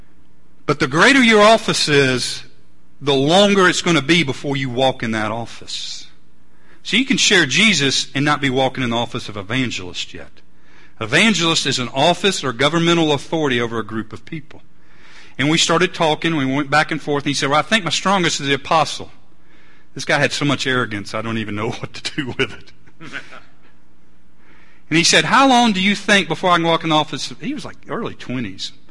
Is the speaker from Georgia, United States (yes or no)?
yes; Atlanta, Georgia, United States; But I grew up in Atlanta. They were not there when I was growing up.